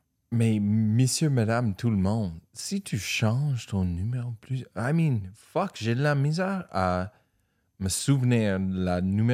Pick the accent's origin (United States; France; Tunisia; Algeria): United States; New York; Je suis de New York, je suis présentement à Chicago.